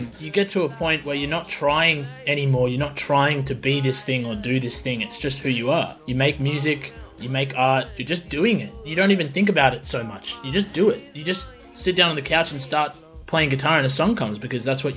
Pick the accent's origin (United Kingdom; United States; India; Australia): Australia; Melbourne, Victoria; from Melbourne, and we are this week's Triple J Unearthed feature artist.